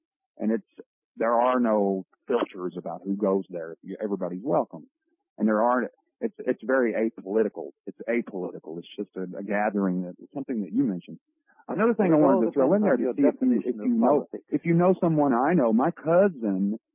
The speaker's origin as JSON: {"language": "English", "region": "Kentucky", "country": "United States", "tie": "born or raised there", "said": "We have, down in my home country, I know you're probably familiar with this place, we have the seed time on the Cumberland in Letcher County, Kentucky, near Harlan County"}